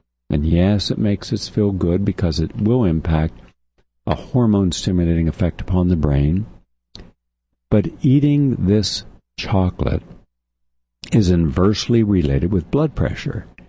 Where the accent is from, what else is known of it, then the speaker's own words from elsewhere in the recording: the South, United States; I grew up in the South. We love kale.